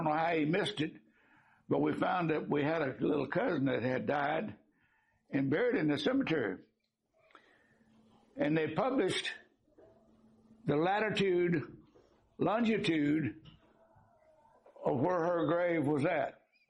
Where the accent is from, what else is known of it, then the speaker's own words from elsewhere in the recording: Nacogdoches, Texas, United States; We're from Nacogdoches, and our family is buried at Old North Church, which is the oldest church in Texas, existing church, up north of Nacogdoches, about 2 or 3 miles.